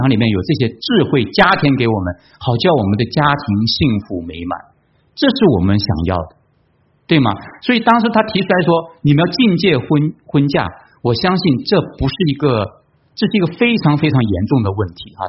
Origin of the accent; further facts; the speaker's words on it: China; moved away; 尤其是我们从国内来的哈，国内那个是佛教居多，对不对？信佛教的环境啊，庙也很多。